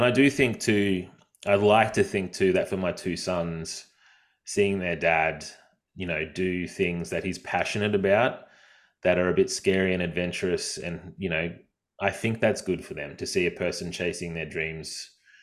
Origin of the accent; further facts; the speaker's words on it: Brisbane, Queensland, Australia; I had driven down because I'm from Brisbane